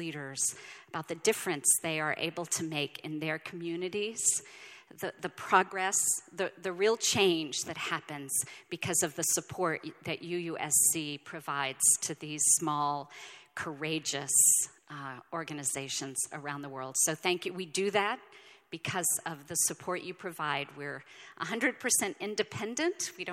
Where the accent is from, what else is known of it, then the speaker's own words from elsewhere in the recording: Southern United States, United States; I grew up leading congregations in the South where they don't look anything like this